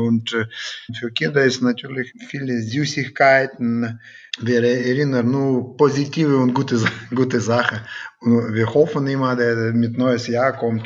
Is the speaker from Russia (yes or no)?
yes; Siberia, Russia; German is a second language; Ich bin eigentlich aus Sibirien gekommen